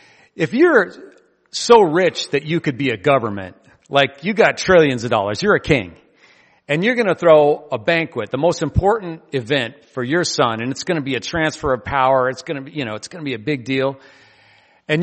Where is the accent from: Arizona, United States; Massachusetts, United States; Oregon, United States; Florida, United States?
Oregon, United States; Bend; When I was a kid, I grew up in Bend, Oregon. It was 20,000 people then. It's 150 now and counting, maybe 170.